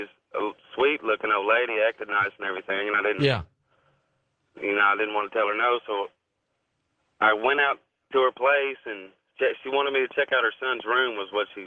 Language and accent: English; Kentucky, United States; When I'm from Kentucky, and back when I lived there, I was at a Target store.